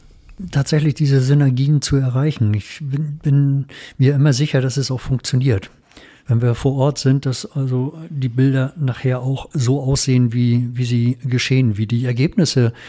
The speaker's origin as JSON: {"language": "German", "region": "Hamburg", "country": "Germany", "tie": "born there", "said": "für mich als gebürtigen Hamburger"}